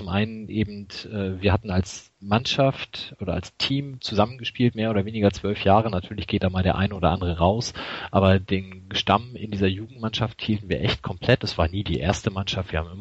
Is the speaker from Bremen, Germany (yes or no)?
yes; Bremen, Germany; Ich bin 76 in Bremen geboren